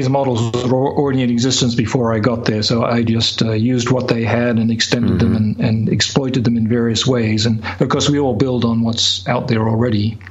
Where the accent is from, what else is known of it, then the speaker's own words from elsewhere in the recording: Australia; born there; also born or lived in London, United Kingdom; I used to go on home leave to Australia because I was born in Australia.